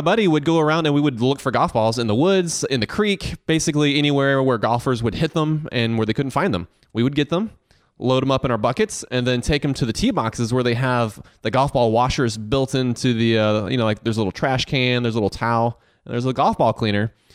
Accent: Augusta, Georgia, United States; So I grew up in Augusta, and I don't know if you've heard, but there are tons of golf courses in Augusta.

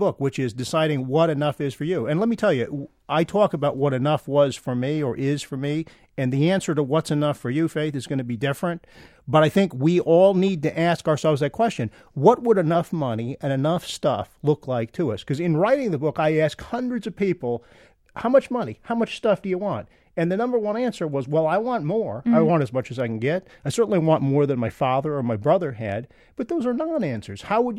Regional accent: Toledo, Ohio, United States; my first memory of money, honest to God, was growing up in Toledo, Ohio, and swallowing a dime in the front yard.

